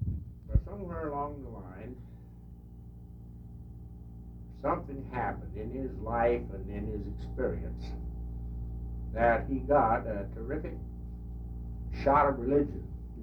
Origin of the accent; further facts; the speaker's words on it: Topeka, Kansas, United States; born there; I was born in Topeka.